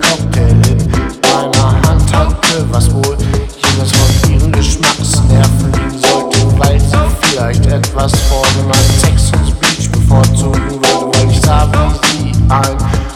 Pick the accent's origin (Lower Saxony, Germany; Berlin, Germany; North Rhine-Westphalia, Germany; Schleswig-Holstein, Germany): Lower Saxony, Germany; Soltau; Ich bin eigentlich aus Soltau in Niedersachsen und fahre seit 8 Jahren jedes Wochenende durch diesen Ort